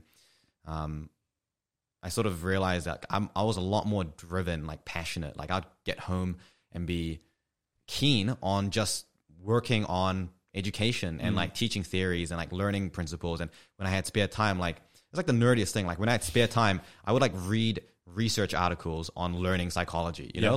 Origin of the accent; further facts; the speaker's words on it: New Zealand; So I'm from New Zealand. And in New Zealand, you don't go straight from high school to medical school.